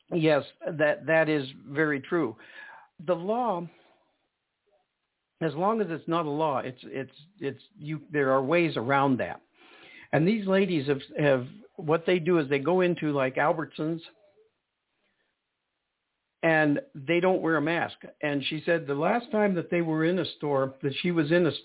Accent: Indiana, United States; now in New Mexico, United States; it was really hard for me to move here even though I wanted to, because I came from Indiana.

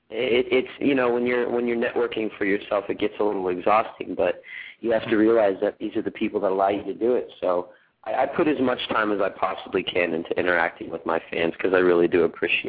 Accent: Kansas, United States; I'm from Kansas originally, so my grandma's got a nickname that we've called her since we were little kids.

